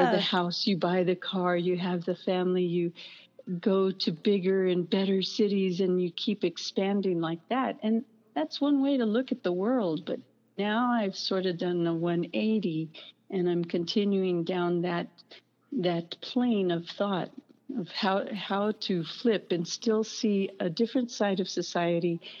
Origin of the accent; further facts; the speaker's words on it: El Paso, Texas, United States; so I was born and raised in El Paso, and I'd say half of my family spoke Spanish and half spoke English